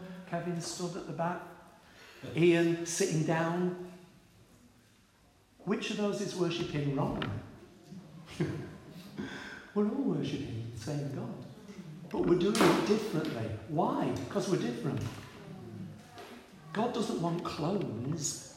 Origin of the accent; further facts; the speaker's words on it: Manchester, North West England, United Kingdom; I'm from Manchester, so I'm all right.